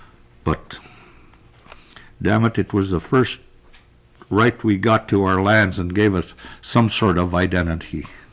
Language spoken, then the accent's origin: English; Akiachak, Alaska, United States; I was born and raised at Okeechuk on the Kuskokwim River. I went to BIA school. I went to territorial school.